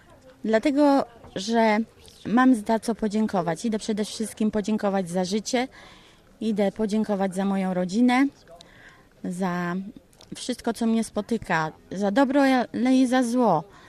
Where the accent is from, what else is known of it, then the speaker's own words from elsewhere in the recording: Wyszków, Masovian Voivodeship, Poland; Z Wyszkowa, to jest okolice Warszawy.